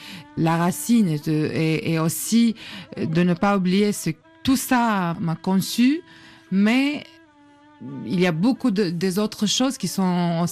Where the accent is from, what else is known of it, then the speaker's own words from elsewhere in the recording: Syria; French is a second language; Oui, je suis arabe, je suis née en Syrie, je suis syrienne, d'origine kurde aussi.